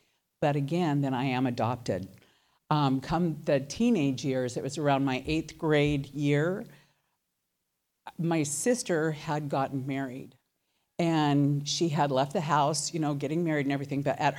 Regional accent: Fairfield, California, United States; born there; I was born in California, a town called Fairfield. It's in between Sacramento and San Francisco.

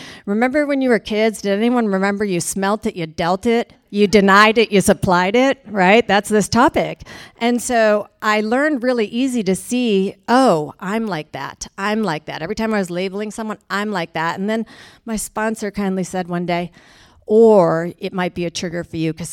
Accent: Michigan, United States; So the last time I went home, because I'm from Michigan originally

